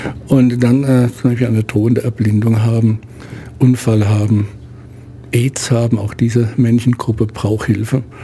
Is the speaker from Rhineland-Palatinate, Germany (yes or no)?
yes; Worms, Rhineland-Palatinate, Germany; born there; also born or lived in Mainz; now in Ulm, Germany; Bin in einer Kriegsnacht in Worms geboren, über Mainz dann nach Ulm gekommen, aber hier vor 40 Jahren hängen geblieben